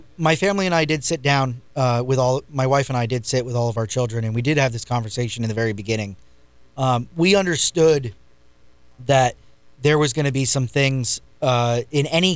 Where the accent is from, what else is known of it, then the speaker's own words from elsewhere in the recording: New England, United States; now in Brevard, United States; I hail from New England. We moved to Brevard about 9 years ago.